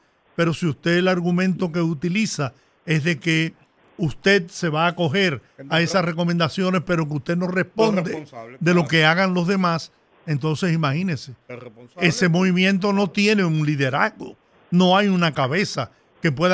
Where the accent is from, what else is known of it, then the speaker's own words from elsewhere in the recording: Dominican Republic; yo me identifico con él, pero también como dominicano.